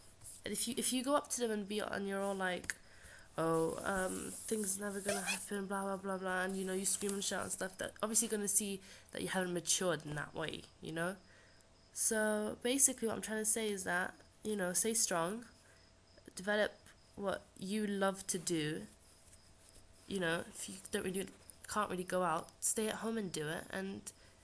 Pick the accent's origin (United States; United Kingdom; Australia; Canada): United Kingdom; England; And I am British Arab. I lived in England all my life, and my parents are Palestinian.